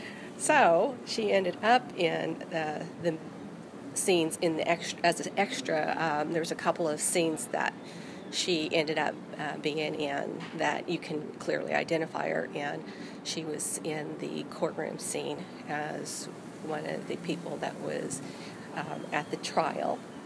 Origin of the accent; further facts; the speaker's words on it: Fort Scott, Kansas, United States; born there; I was born in 1963 in Fort Scott. I am the youngest of a total of 8 children that my mother had